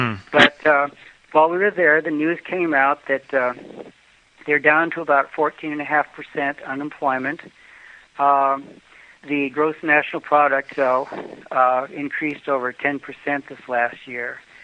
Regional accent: Mexico; accent: Mexican; English is a second language; I don't have an American accent. I have a Mexican accent, and they had to listen very carefully.

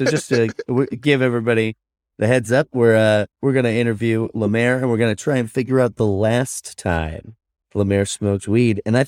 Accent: Massachusetts, United States; I guess I had a side door in the suburbs growing up in Massachusetts, but, you know.

